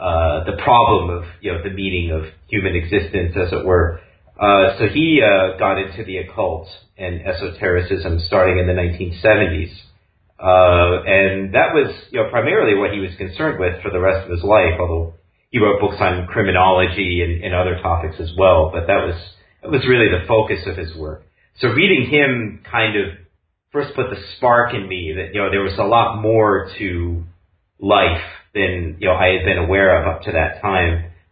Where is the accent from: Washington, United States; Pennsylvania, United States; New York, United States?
New York, United States; moved away as an adult; also born or lived in Ann Arbor, Michigan / India; now in Budapest, Hungary; And I'm American. I grew up in New York, and then I was living in Ann Arbor, Michigan for many years before I eventually moved to India to do first ITP and then later Arctos.